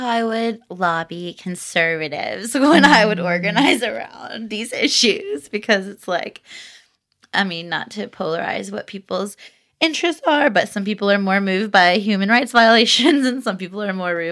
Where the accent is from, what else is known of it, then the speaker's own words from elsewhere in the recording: United States; And as an American, as a, like, I went to Palestine so dumb, Paula.